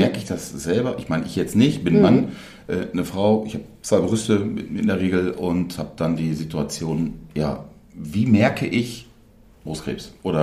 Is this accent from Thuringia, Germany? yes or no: no; Datteln, North Rhine-Westphalia, Germany; Ich freue mich heute ganz besonders, in meiner Heimatstadt zu sein, in Datteln